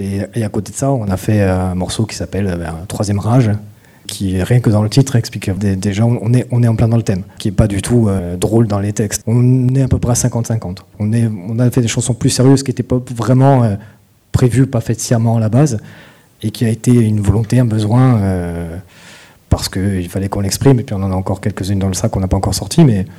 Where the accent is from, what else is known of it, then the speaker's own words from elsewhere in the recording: Bastia, Corsica, France; C'est-à-dire qu'il y avait trois bars, on vient de Bastia, trois bars qui faisaient jouer des groupes.